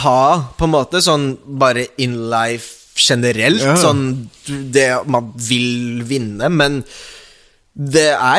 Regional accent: Oslo, Norway; Men mamma flyttet, vi bodde på Grønland. Jeg er født og oppvokst på Grønland.

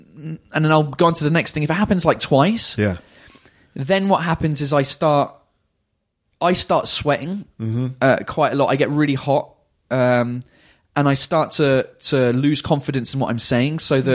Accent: England, United Kingdom; There's lots of famous people who I don't know because, you know, I'm English.

